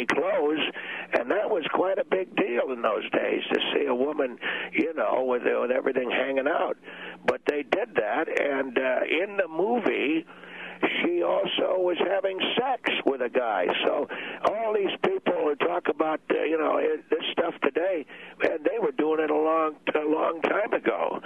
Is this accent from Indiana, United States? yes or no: yes; Bloomington, Indiana, United States; I grew up in Bloomington, Indiana, and they had it in one of these art houses.